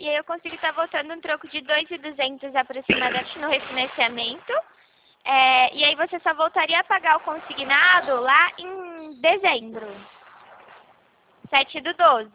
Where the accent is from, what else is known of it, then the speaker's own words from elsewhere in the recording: Rio Claro, São Paulo, Brazil; Eu sou de Rio Claro, São Paulo.